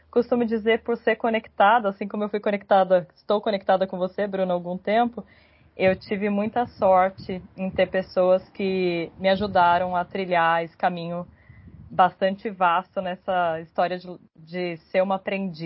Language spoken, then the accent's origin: Portuguese; Joanópolis, São Paulo, Brazil; born there; Eu nasci em Joanópolis, numa cidadezinha pequena, perto de São Paulo, um pouco mais de 10 mil habitantes.